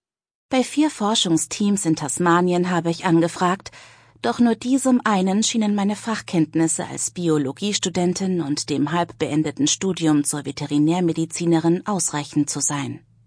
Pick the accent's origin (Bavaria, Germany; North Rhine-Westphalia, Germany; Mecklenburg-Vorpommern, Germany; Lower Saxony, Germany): North Rhine-Westphalia, Germany; Cologne; Meine Heimat Köln in Deutschland habe ich für ein Auslandssemester verlassen